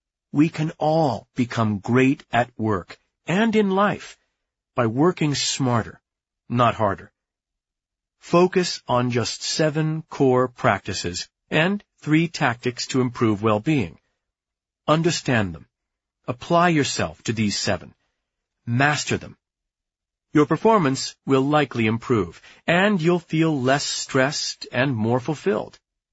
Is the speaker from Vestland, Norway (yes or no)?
no; Oslo, Norway; English is a second language; I was an accomplished track and field runner in my hometown of Oslo, Norway